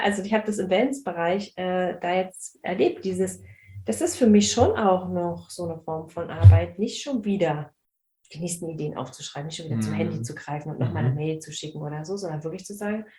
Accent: Berlin, Germany; ich bin in Marzahn aufgewachsen.

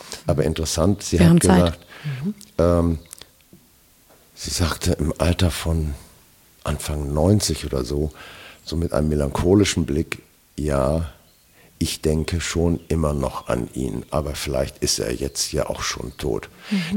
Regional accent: Hamburg, Germany; Doch, ich bin Hamburger. Mein Vater, ja, ich bin Hamburger. Mein Vater ist aus Riga. Und meine Mutter ist aus Westfalen.

